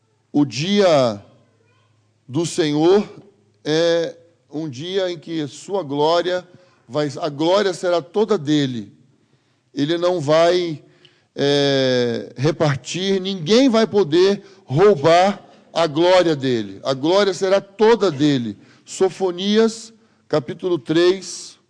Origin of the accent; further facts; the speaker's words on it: Jundiaí, São Paulo, Brazil; E lá na minha cidade, em Jundiaí, uma grande favela, num dia de chuva, caiu um barraco